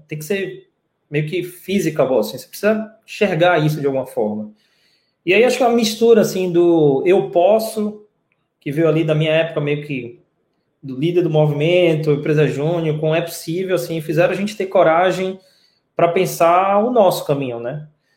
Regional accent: Salvador, Bahia, Brazil; Cara, primeiro assim, eu nasci e fui criado em Salvador.

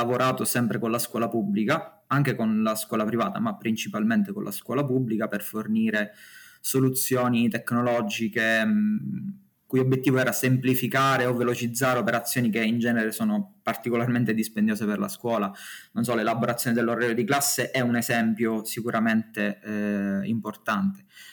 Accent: Ragusa, Sicily, Italy; sono riuscito a tornare nella mia città d'origine, Ragusa, perché lavoravo allora a Catania

